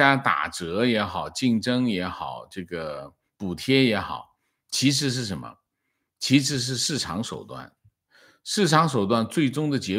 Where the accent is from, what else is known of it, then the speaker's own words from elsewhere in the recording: Fujian, China; 我们福建这边鞋厂10家9家亏损